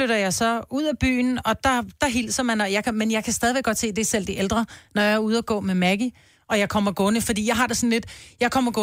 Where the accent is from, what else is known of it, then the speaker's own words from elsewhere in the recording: Copenhagen, Capital Region of Denmark, Denmark; jeg er født og opvokset i København.